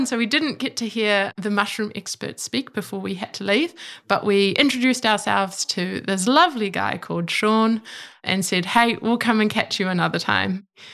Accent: Rotorua, Bay of Plenty, New Zealand; also born or lived in United States / Wellington; I grew up in Rotorua. I really enjoyed my time growing up there and still have a lot of my family living there. And in my adult years, I've lived in a combination of different places. I've spent about 6 years living in the US, moved back to New Zealand

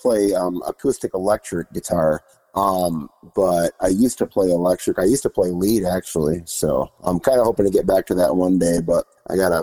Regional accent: Muskegon, Michigan, United States; And I am from Muskegon, Michigan.

